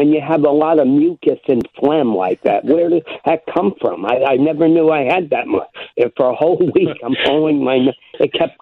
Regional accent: New York, United States; I'm 68 years old, and the weather here is schizophrenic. I'm from New York

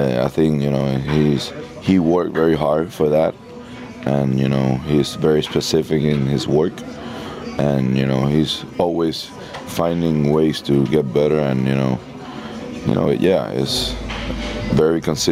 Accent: Fort Lauderdale, Florida, United States; You know, we're from Fort Lauderdale. You know, we're very close

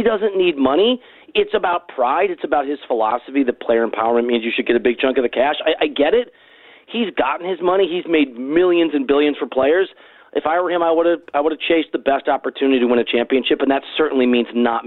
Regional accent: Iowa, United States; But I'm from Iowa, right? Like, I would go back to Iowa in a heartbeat if I could have the job that I wanted.

